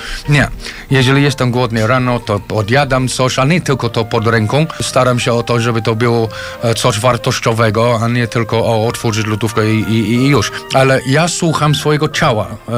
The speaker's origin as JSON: {"language": "Polish", "region": "England", "country": "United Kingdom", "said": "Ja chociaż jestem Anglikiem i tak dalej"}